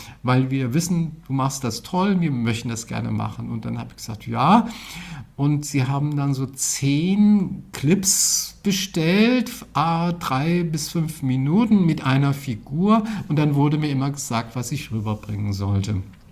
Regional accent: Frankfurt, Hesse, Germany; now in Rotenburg an der Fulda, Germany; Ich wohne noch nicht lange hier in Rothenburg, an der Fulda ist das. Ja. Ich komme aus Frankfurt.

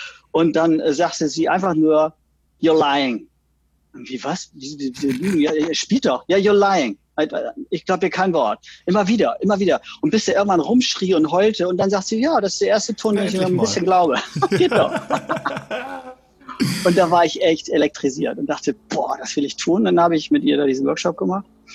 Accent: Oldenburg, Lower Saxony, Germany; bin ins wilde Berlin gegangen, wo man hinging als Oldenburger, wenn man was werden wollte in der Welt.

